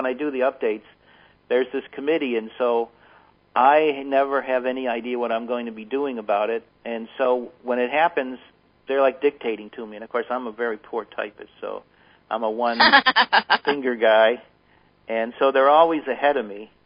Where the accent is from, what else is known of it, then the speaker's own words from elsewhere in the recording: New York, United States; She was very much involved in the Democratic politics where I was growing up in Erie County, which was a major county of which Buffalo is the county seat.